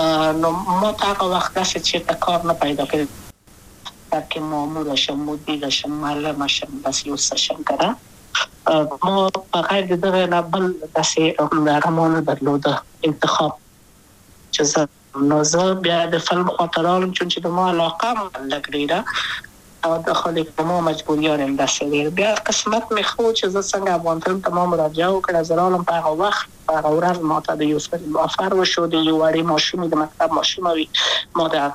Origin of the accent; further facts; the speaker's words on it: Kabul, Afghanistan; also born or lived in Maidan Wardak; د کابل په تخت پل سیمه کې یم او لویا شویم کابل که هم